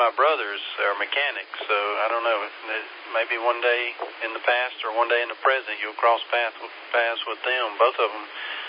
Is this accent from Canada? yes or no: no; Landrum, South Carolina, United States; I'm in Taylor's, so I live in Taylor's now, but I grew up really in Landrum.